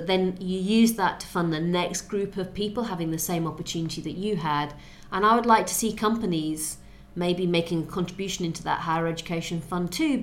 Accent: Rotherham, Yorkshire and the Humber, United Kingdom; now in London, United Kingdom; I grew up in Rotherham

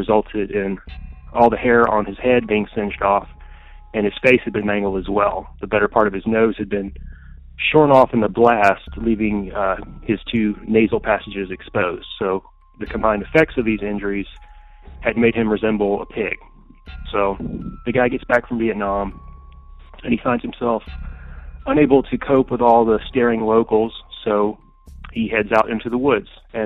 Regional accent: Georgia, United States; I'm calling to relate what I know about my hometown legend. I grew up in a small town in Georgia, just west of Atlanta

